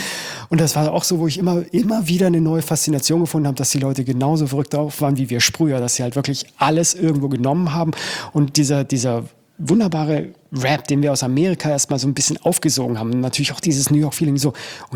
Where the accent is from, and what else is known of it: Munich, Bavaria, Germany